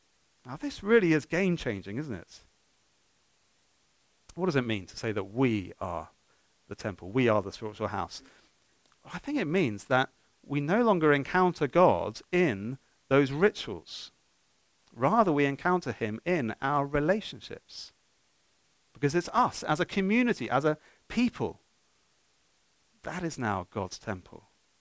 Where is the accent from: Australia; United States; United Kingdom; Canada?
United Kingdom; I mean, we Brits, well, I speak as a Brit